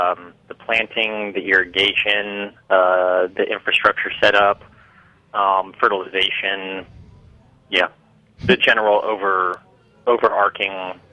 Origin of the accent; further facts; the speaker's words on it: California, United States; I do come from an agricultural area in California. I come from Amador County, which is a small rural community in the Sierra Nevada foothills here in California.